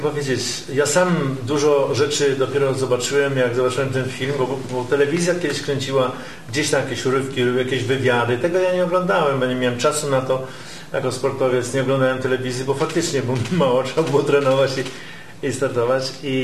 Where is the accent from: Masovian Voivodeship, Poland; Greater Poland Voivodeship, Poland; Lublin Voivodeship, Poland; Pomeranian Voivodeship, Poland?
Pomeranian Voivodeship, Poland; Gdynia; also born or lived in Šalčininkai, Lithuania; ja jestem z Gdyni. Powiedzmy, ja się tutaj nie urodziłem. Ja się urodziłem pod Wilnem w Solecznikach. Repatrianci przyjechaliśmy, ale przyjechaliśmy do Gdyni i tutaj mieszkaliśmy. Także od małego, czyli przedszkole, szkoły, podstawowa, średnia.